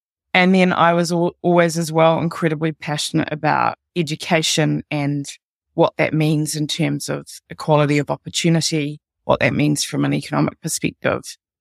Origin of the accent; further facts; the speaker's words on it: Auckland, New Zealand; also born or lived in London / Dunedin / Wellington; I was born in Auckland, so I sort of grew up in Auckland, but I lived in London, Dunedin, Wellington, and now I'm back in Auckland, although I should say that I spend quite a bit of time in the United States.